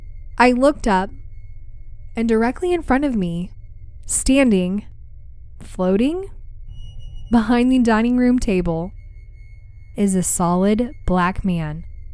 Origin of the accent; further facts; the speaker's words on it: Appalachia, United States; We're from Appalachia, so ghosts and things like that are well accepted as real.